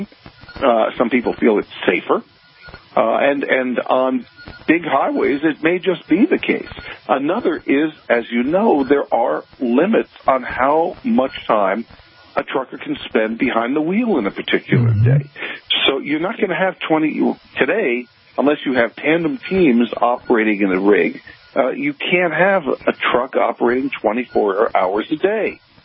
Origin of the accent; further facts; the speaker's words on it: New York, United States; I'm originally from the New York area